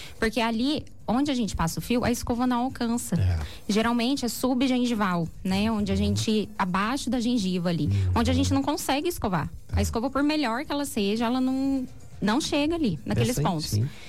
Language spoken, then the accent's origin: Portuguese; Guaratinguetá, São Paulo, Brazil; Sim, sou nascida e criada aqui.